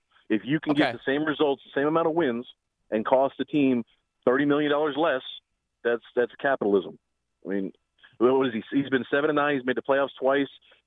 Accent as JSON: {"language": "English", "town": "Philadelphia", "region": "Pennsylvania", "country": "United States", "said": "You know, I'm from Philly."}